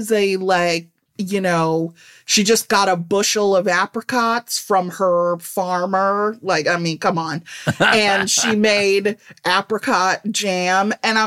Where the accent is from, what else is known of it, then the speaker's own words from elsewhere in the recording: Midwest, United States; I'm from the Midwest. It's like half my blood is mayonnaise.